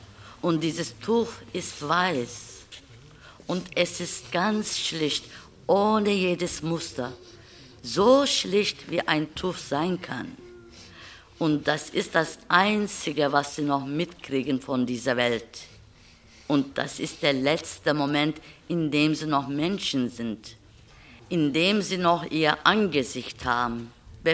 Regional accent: Trabzon, Trabzon Province, Turkey; Nein, wir sind aus Trabzon.

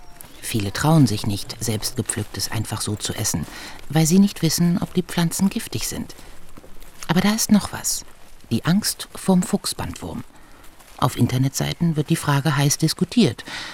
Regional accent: Hesse, Germany; Ich bin in Hessen aufgewachsen. Ich liebe grüne Soße.

